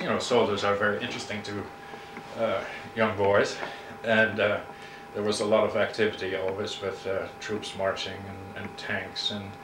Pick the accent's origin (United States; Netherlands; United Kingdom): Netherlands; born there; English is a second language; moved away as an adult; I was born in the Netherlands in October 30, 1932. I came to this country in October of 1950. So I've been here, 41 years now.